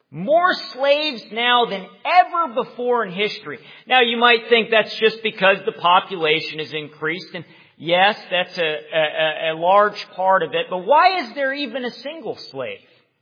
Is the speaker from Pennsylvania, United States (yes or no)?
no; Richmond, Virginia, United States; I come from Richmond, Virginia, the former capital of the Confederacy.